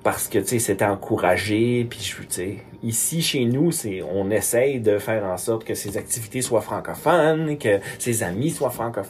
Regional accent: Quebec, Canada; now in Manitoba, Canada; Je suis d'origine du Saguenay-Lac-Saint-Jean, qui est une région du Québec extrêmement francophone. Moi, je dis toujours que même mes profs d'anglais parlaient pas l'anglais vraiment là

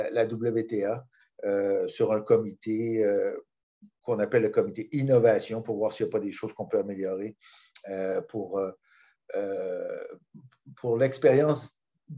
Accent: Granby, Quebec, Canada; born or raised there

